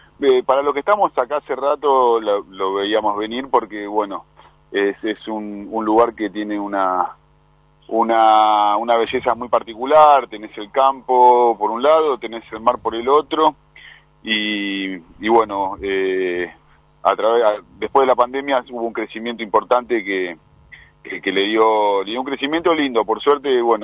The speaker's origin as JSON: {"language": "Spanish", "town": "Banfield", "region": "Buenos Aires Province", "country": "Argentina", "tie": "born or raised there", "lives_now": "Mar del Plata, Argentina", "said": "Yo nací en Banfield y viví hasta los 30 años prácticamente. Y bueno, hace 17 años estoy aquí en el barrio Playa Chapadmalal, yendo y viniendo, ¿no? Pero bueno, ya radicado aquí en al sur de Mar del Plata."}